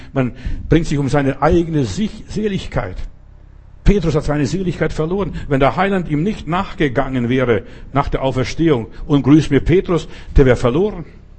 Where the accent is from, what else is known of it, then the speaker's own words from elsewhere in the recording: Altötting, Bavaria, Germany; Ich bin in Altötting groß geworden, ein Stück weit, also einige Jahre dort verbracht, an diesem Wallfahrtsort